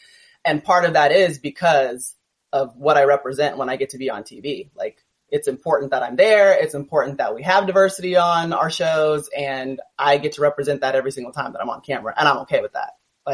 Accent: the South, United States; And I grew up in the South. So, like, it's not all peaches and cream all the time.

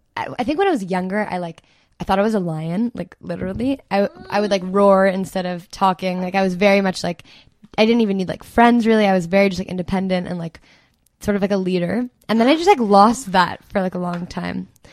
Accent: Toronto, Ontario, Canada; I'm from Toronto

